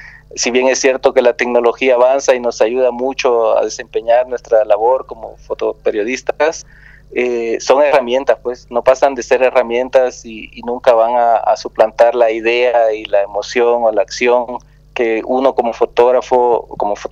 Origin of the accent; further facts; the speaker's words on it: El Salvador; soy salvadoreño, así que mi carrera la inicié en El Salvador, en mi país